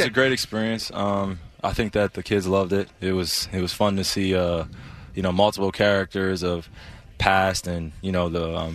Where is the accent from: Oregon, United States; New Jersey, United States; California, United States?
New Jersey, United States; Yeah, I'm from New Jersey